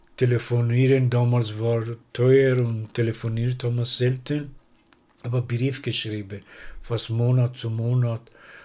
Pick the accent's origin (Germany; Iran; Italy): Iran; German is a second language; Aber bei meiner Kindheit in Persien, wir haben bis 10. Lebensjahr in einer anderen Stadt gewohnt, wo ich geboren bin.